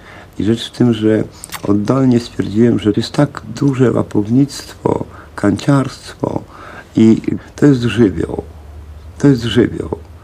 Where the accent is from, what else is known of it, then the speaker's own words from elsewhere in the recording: Białystok, Podlaskie Voivodeship, Poland; born there; now in Poznań, Poland; Urodzony jestem w Białymstoku.